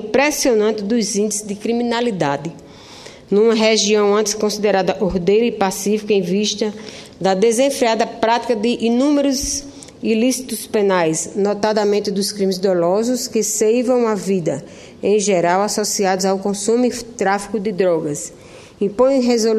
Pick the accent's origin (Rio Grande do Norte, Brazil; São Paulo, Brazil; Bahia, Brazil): Rio Grande do Norte, Brazil; Caicó; com a minha querida região Seridó e da minha terra natal, Caicó.